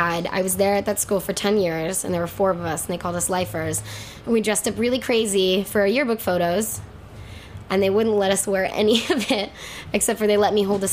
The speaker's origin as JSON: {"language": "English", "town": "San Francisco", "region": "California", "country": "United States", "lives_now": "New York, United States", "said": "I'm from San Francisco."}